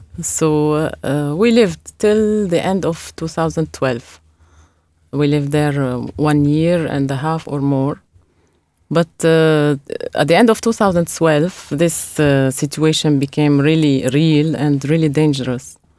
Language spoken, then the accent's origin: English; Damascus, Damascus Governorate, Syria; But still Damascus, I'm from Damascus, is maybe the most safest city in Syria